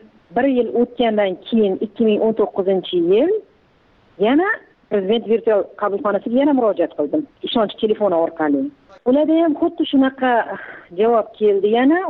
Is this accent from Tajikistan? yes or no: no; Kazakhstan; now in Uzbekistan; o'zim tug'ilib o'sgan yurtimga bora olmayman. Borishim uchun ana Qozog'iston Respublikasining posolstvosiga borib viza ochirishim kerak.